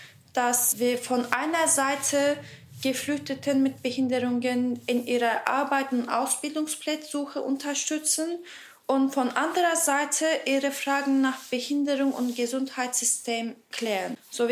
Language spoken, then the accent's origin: German; Turkey; German is a second language; moved away as an adult; now in Berlin, Germany; Ich komme aus der Türkei und dann wohne in Berlin seit 5-6 Jahren. Ich habe in der Türkei Politik studiert, Politikwissenschaften.